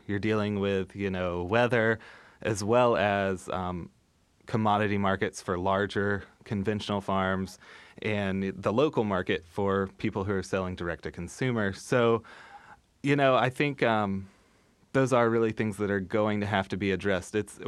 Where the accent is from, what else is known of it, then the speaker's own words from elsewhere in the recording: Georgia, United States; Yeah, I mean, I grew up in Georgia, so I remember when Sonny Perdue was governor